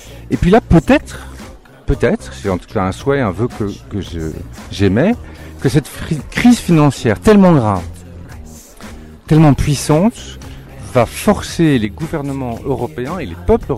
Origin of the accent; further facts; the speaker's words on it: Switzerland; Je suis suisse.